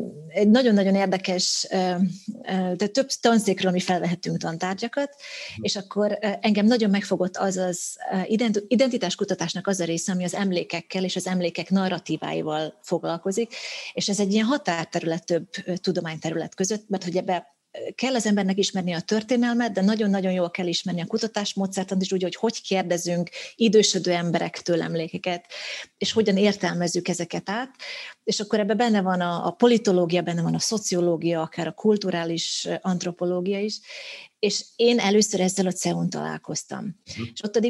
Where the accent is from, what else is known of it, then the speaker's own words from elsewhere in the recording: Pribeta, Nitra Region, Slovakia; moved away as an adult; Én 18 éves koromig éltem szlovákiai-magyar részen, tehát én Perbetén nőttem föl, a Komáromi Sejé János gimnáziumban érettségiztem, és utána én már az egyetemet angolul végeztem.